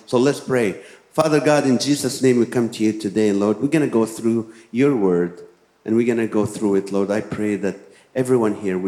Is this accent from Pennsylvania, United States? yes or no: no; California, United States; I'm from California. You can get arrested for that.